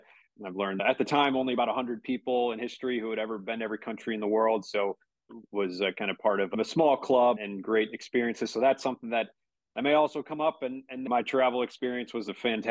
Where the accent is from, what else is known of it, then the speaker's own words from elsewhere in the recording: St. Louis, Missouri, United States; Played growing up in St. Louis, played through the youth programs in St. Louis